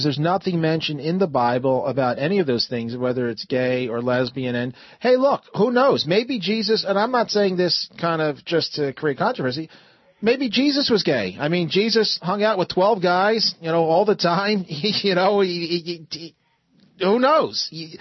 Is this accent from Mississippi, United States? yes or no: no; Pennsylvania, United States; I'm from Pennsylvania.